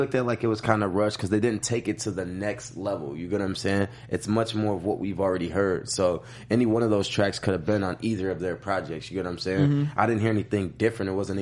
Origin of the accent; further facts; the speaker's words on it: Chicago, Illinois, United States; And I'm from Chicago, so I know the drill music comes out of that wave and that energy, that Chicago energy.